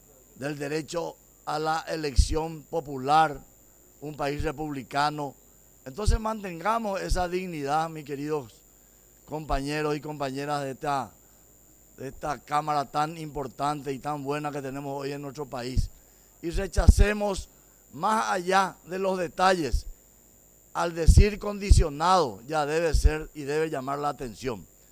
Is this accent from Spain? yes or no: no; Paraguay; una señal como paraguayos, como gente seria y trabajadora, de que en nuestro país no permitimos limosnas